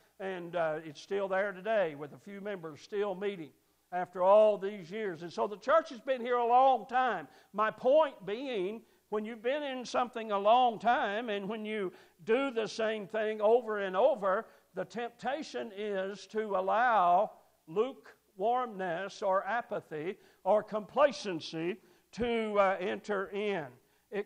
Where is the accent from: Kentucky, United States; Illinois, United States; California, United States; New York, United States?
Kentucky, United States; Spencer Creek; I grew up on Spencer Creek in Montgomery County, Kentucky, near where I live now.